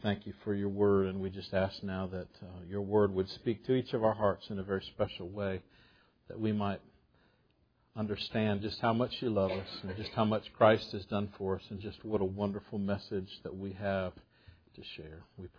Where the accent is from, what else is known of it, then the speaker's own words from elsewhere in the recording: Virginia, United States; And where I grew up in Virginia, that I missed the cutoff date for starting kindergarten in the fall